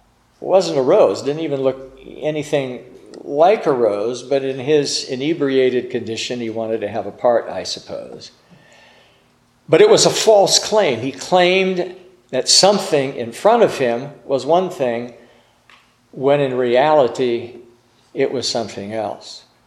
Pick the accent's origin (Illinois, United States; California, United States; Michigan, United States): California, United States; And I was from Southern California and I knew what a bird of paradise was.